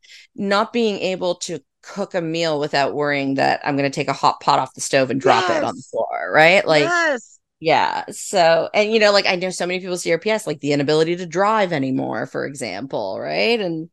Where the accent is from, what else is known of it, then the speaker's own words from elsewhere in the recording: Canada; I'm Canadian, which is probably why I don't find it like that cold.